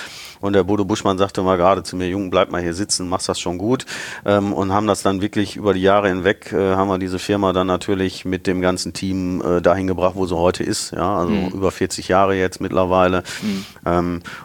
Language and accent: German; Bottrop, North Rhine-Westphalia, Germany; also born or lived in Karlsruhe; Ich habe auch mal für 2 Jahre als Kind in Karlsruhe gelebt, aber eigentlich war ich immer Bottroper Jung, wie man so schön sagt. Bin in Bottrop geboren, meine Familie kam dort her.